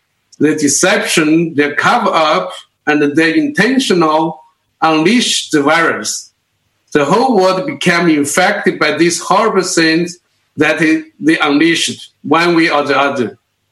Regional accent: China; English is a second language; from China.

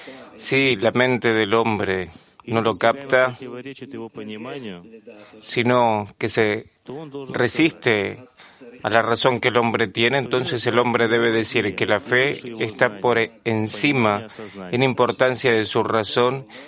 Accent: Germany; Spanish is a second language; de Alemania

